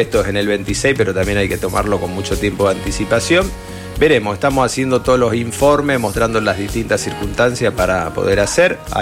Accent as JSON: {"language": "Spanish", "town": "Rosario", "region": "Santa Fe", "country": "Argentina", "said": "porque aparte nosotros como rosarinos también"}